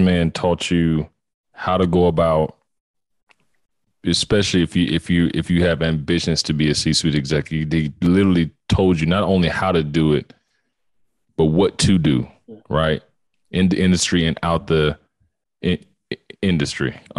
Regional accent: College Park, Georgia, United States; I come from a poor background myself. Mm-hmm. I'm from College Park, Georgia.

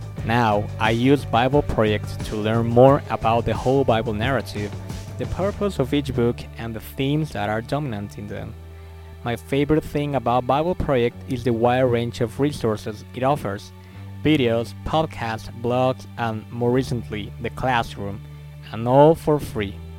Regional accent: Guatemala; I'm from Guatemala.

